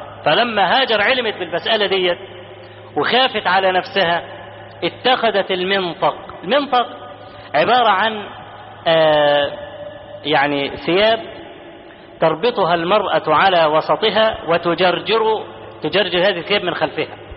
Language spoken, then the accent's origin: Arabic; Egypt; وإحنا كمصريين أسد، واخد بالك، أسد في الحاجات دي.